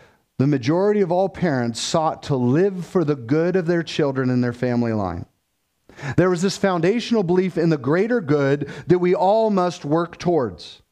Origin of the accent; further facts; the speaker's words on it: United States; we as the American people are so individualistic